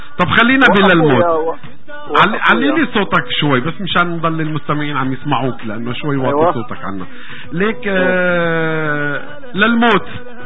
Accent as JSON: {"language": "Arabic", "country": "Syria", "said": "نحن كلنا سوريين"}